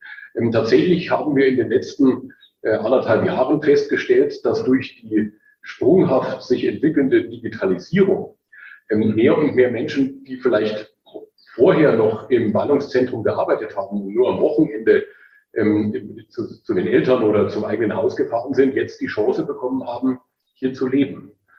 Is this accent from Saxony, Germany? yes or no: no; Bavaria, Germany; Ich bin in Würzburg geboren worden und habe dann die ersten Jahre meines Lebens in Mittelfranken in der Nähe von Erlangen verbracht. Und als mein Vater Forstamtsleiter wurde im schönen Bayerischen Wald, hat es mich in diese wunderbare Region gebracht und seitdem freue ich mich, hier leben zu dürfen